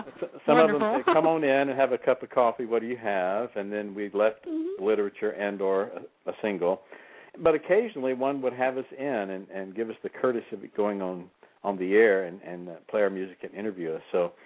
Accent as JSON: {"language": "English", "region": "Louisiana", "country": "United States", "tie": "born or raised there", "said": "And so I grew up in Louisiana. I remember playing in clubs back in Louisiana"}